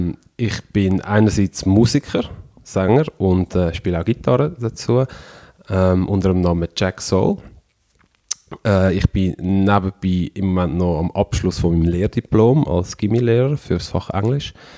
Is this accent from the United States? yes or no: no; Switzerland; ich bin in der Schweiz aufgewachsen